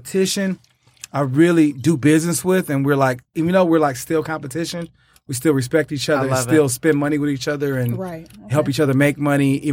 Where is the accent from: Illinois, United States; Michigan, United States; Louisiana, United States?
Michigan, United States; Detroit; because I am from Detroit and I'm based in the heart of Detroit